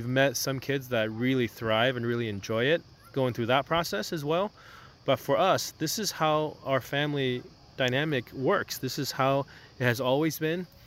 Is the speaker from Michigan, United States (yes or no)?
no; California, United States; knowing that it's not just, we're from California, it's not just roaming around the West Coast.